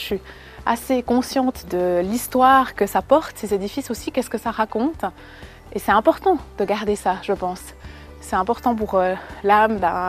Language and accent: French; Neuchâtel, Switzerland; accent: Neuchâtel; j'ai un fort accent neuchâtelois, mais en réalité, je suis à moitié italienne, sicilienne même, pour être plus précise, du côté de mon papa.